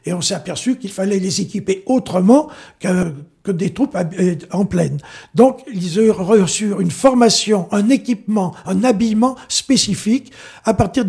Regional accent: Lyon, Auvergne-Rhône-Alpes, France; born there; Alors moi, je suis lyonnais de naissance et j'ai fait la préparation militaire parachutiste à Lyon.

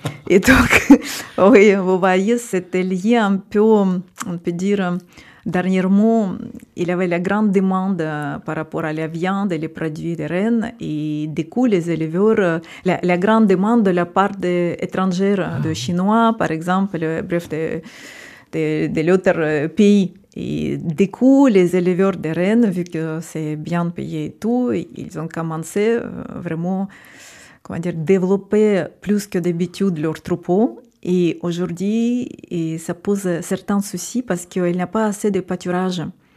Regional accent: Yamalo-Nenets Autonomous Okrug, Russia; moi, j'ai grandi en Grand Nord sibérien, dans la région qui s'appelle Yamal. C'est la région gazière et en même temps, c'est la région où il y a les éleveurs, où ils habitent, les éleveurs de rennes, les peuples ethniques nénets

